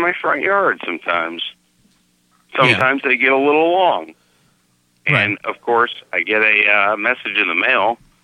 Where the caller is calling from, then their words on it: Missouri, United States; Yeah, so I'm calling from Missouri.